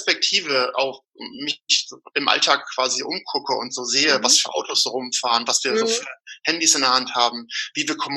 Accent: Northern Germany, Germany; Also das Erste ist immer, was ich sage, ich komme aus Norddeutschland. Mhm. Und dann gucke ich halt, wie so die Reaktion ist. Und wenn ich das Gefühl habe, okay, sagt demjenigen was, sage ich halt immer so, aus der Nähe von Bremen.

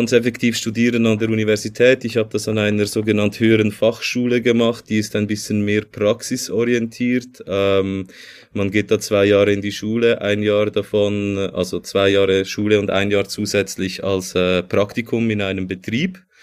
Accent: Switzerland; ich stamme aus dieser Gegend, das ist meine Heimat. Ich bin eigentlich immer mit ein paar Unterbrüchen hier gewesen und hier bin ich zu Hause.

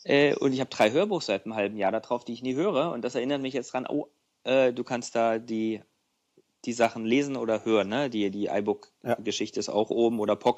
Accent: East Germany, Germany; meine erste Fernreise als Ostdeutscher nach Hawaii

